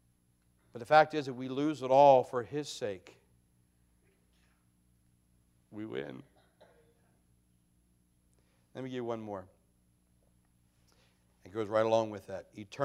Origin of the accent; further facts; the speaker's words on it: Maryland, United States; When I grew up down in Maryland, all the local churches would have